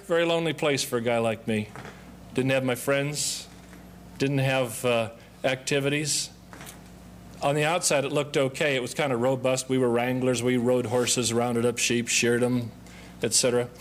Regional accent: Omaha, Nebraska, United States; now in Santa Rosa, United States; I was raised in Omaha. We've been in Santa Rosa for about 30 years.

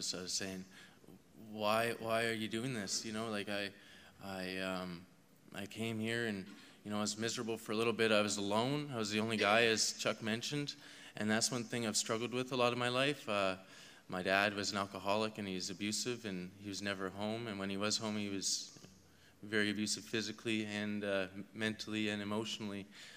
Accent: Saint John, New Brunswick, Canada; I am 27 years old, and I'm from St. John, New Brunswick.

